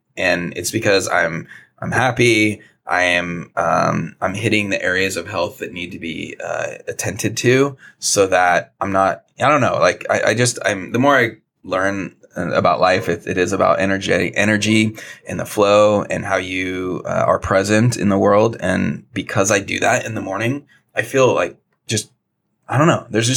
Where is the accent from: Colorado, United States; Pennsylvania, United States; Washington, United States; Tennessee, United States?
Washington, United States; Seattle; I'm from Seattle, if you're listening